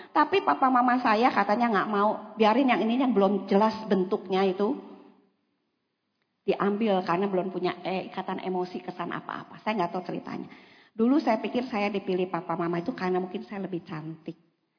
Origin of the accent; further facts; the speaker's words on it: Bandung, West Java, Indonesia; also born or lived in Malang; Untuk menjadi anak oleh papa mama angkat saya di Bandung. Saya ini lahir di Malang sebetulnya. Anak nomor 9.